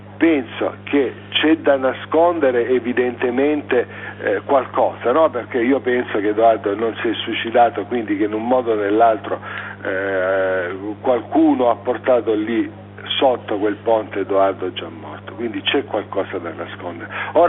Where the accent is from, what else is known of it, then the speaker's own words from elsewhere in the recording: Lecce, Apulia, Italy; born there; moved away as an adult; now in Turin, Italy; Io vivo a Torino da 30 anni, io sono nato a Lecce, sono, come dire, venuto a Torino all'età di 20 anni, 20, 20, 21 per continuare gli studi, poi mi sono fermato